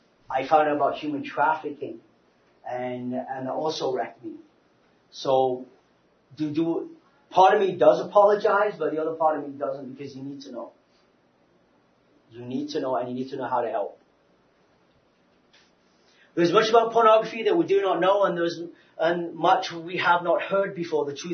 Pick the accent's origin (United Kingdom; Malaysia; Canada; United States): United Kingdom; England; I'm from England. I like tea.